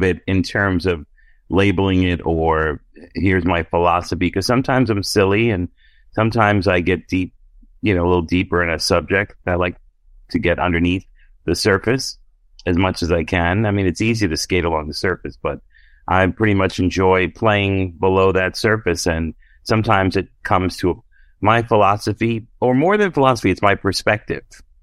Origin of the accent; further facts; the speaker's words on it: Brooklyn, New York, United States; And I'm like, oh yeah, I'm from Brooklyn.